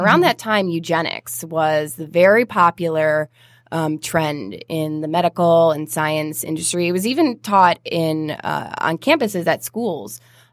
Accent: Michigan, United States; So after I graduated, I moved to Detroit. So I'm originally from St. Clair County.

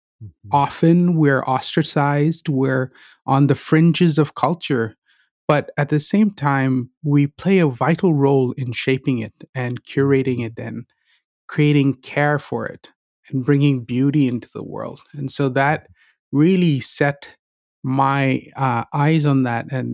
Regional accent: India; Growing up in India, when I thought of being an artist, the idea that came to my head was I'd just be a starving artist.

